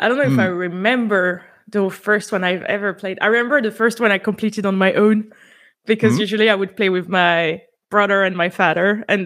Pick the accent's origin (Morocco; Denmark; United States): Morocco; moved away; my parents were are immigrants. We immigrated from Morocco here, and they had like 2 jobs at the same time